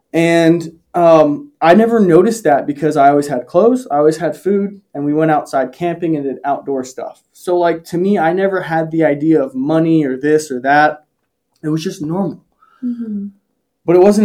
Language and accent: English; United States; I grew up first generation in the United States. So my dad ran away from Poland in 1987.